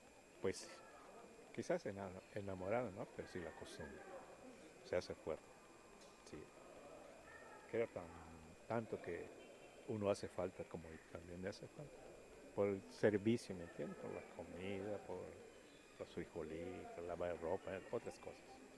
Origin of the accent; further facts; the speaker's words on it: Mexico; así como somos los mexicanos